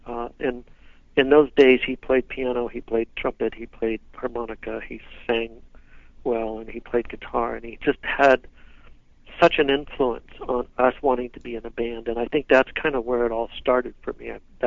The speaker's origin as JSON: {"language": "English", "town": "Hermosa Beach", "region": "California", "country": "United States", "tie": "born or raised there", "said": "I grew up in Southern California, in Hermosa Beach, in Redondo Beach, mm-hmm. in my teenage days, just before high school."}